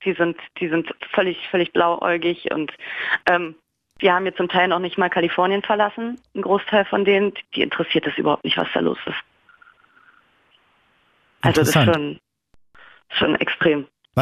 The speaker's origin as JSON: {"language": "German", "region": "Berlin", "country": "Germany", "said": "als Berliner ist es ja natürlich eine Katastrophe."}